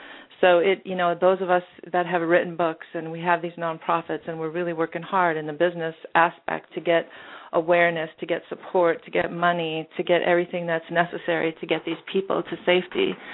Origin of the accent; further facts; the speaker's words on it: Midwest, United States; also born or lived in Green Bay, Wisconsin; I was born in Green Bay, Wisconsin, and was raised in the Midwest, you know, typical Irish Catholic home.